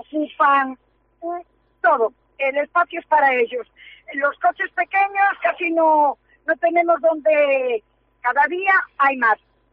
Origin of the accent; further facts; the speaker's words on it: Ferrol, Galicia, Spain; yo soy de Ferrol, pero a la playa voy a la zona de Meirás.